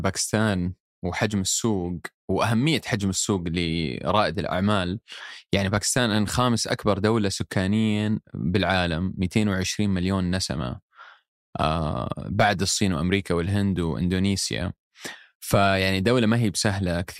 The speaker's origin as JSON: {"language": "Arabic", "country": "Saudi Arabia", "said": "يعني إذا قلت لأحد أنا من السعودية أو جايكم من السعودية"}